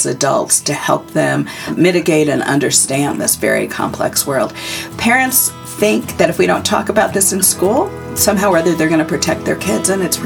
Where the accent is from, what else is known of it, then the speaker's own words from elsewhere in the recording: Connecticut, United States; I grew up in Connecticut and did most of my education in Connecticut.